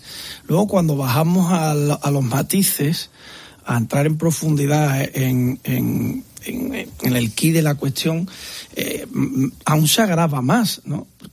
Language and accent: Spanish; Spain; como español